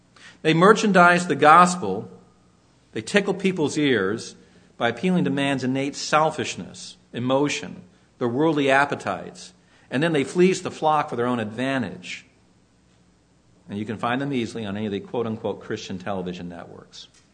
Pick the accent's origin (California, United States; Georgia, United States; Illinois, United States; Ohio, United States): California, United States; Los Angeles; Growing up in Los Angeles, you could see a lot of the Hollywood folks